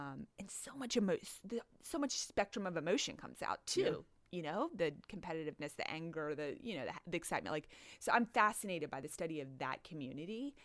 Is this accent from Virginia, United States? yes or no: yes; Charlottesville, Virginia, United States; I mean, remember, I grew up in Charlottesville, so I had like Virginia basketball